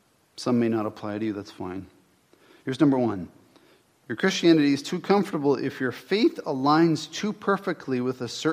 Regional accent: British Columbia, Canada; I'm a Canadian. Thank you very much. I have citizenship in this country. I went to university. I'm white. I grew up near Vancouver.

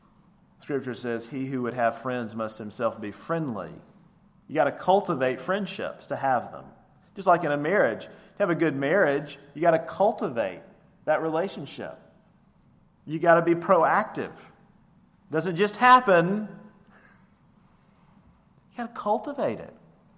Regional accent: Elkin, North Carolina, United States; Or for me growing up in Elkin, it was always Cheerwine.

